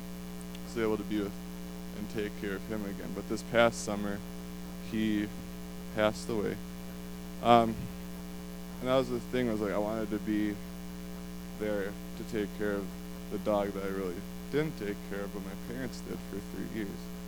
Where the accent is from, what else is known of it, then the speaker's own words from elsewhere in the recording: Kewaunee, Wisconsin, United States; Oh, I was born in Kewaunee. Grew up there my whole life. Grew up going to Lutheran church.